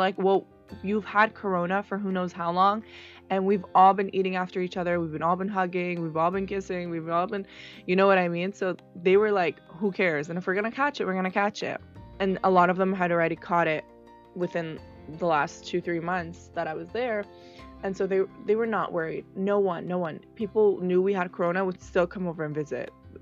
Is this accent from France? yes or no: no; Canada; And so for me, as a Canadian who's going there and is spending in the dollar, Canadian and American dollar, it was really cheap for me.